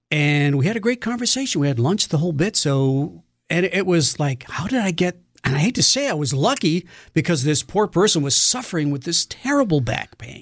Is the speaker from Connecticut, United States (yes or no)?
yes; Fairfield, Connecticut, United States; I grew up in Fairfield, Connecticut.